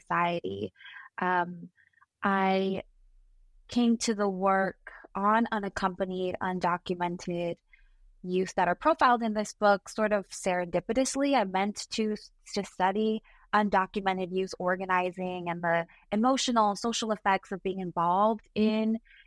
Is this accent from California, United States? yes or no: yes; Los Angeles, California, United States; I'm born and raised in Los Angeles. I am an LA girl through and through. I did my undergrad and graduate education in Los Angeles